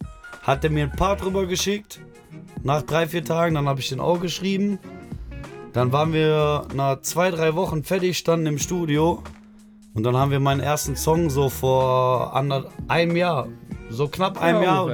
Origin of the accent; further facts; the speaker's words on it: Oberhausen, North Rhine-Westphalia, Germany; Ich komme aus Oberhausen.